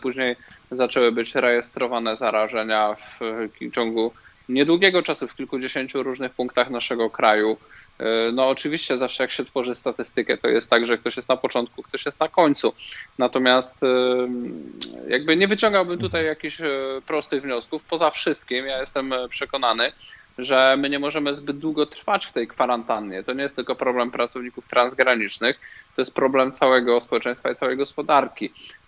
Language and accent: Polish; Lubusz Voivodeship, Poland; now in Józefów, Poland; Polak, patriota, lubuszanin w Warszawie.